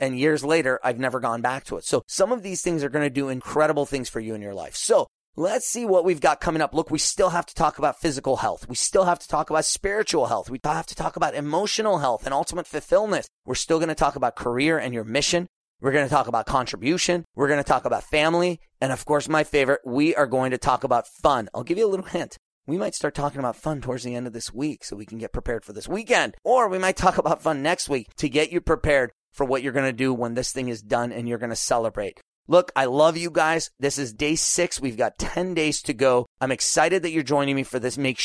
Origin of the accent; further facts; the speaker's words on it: California, United States; I'm from Orange County, and like, I don't see any Orange County people here.